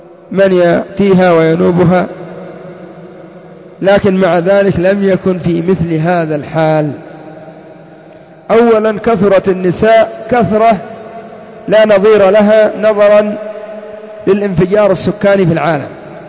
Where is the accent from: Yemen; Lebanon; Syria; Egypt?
Yemen; هذا الأمر إن لم يقع عندنا في اليمن بحمد الله